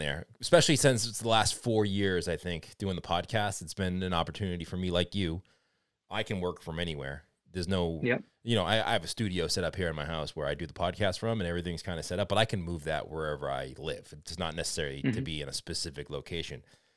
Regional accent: Massachusetts, United States; I'm from Marblehead, Swampscott, Salem area. And it's like small town, right?

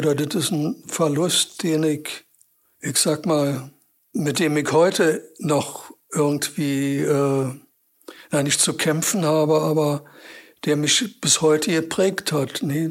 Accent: Seeburg, Warmian-Masurian Voivodeship, Poland; born there; Also geboren bin ich in Seeburg, Ostpreußen, weil damals die Mütter, die schwanger waren, zum Entbinden in ihre Heimatorte zurück konnten.

